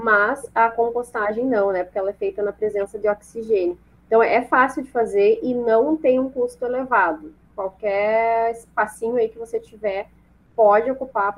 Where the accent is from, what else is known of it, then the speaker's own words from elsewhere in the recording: Rio Grande do Sul, Brazil; eu sou gaúcha, então o hábito do gaúcho é tomar chimarrão